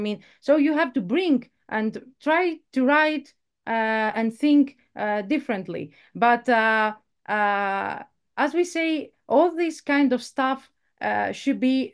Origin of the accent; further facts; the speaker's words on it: Greece; English is a second language; because I'm from Greece